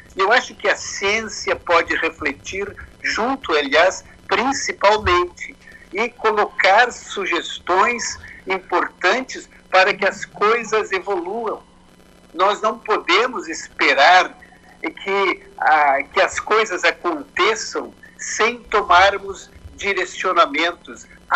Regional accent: Rio Grande do Sul, Brazil; Eu, que sou do Rio Grande do Sul, dependo das coisas que vêm lá das florestas da Amazônia

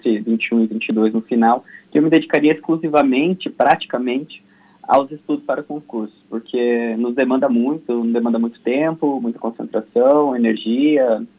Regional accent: Cianorte, Paraná, Brazil; eu sou natural aqui do estado do Paraná mesmo, eu sou de Cianorte.

